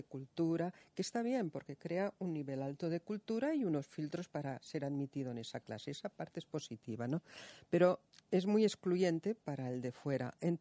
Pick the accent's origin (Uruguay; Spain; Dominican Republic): Spain; Catalonia; yo soy catalana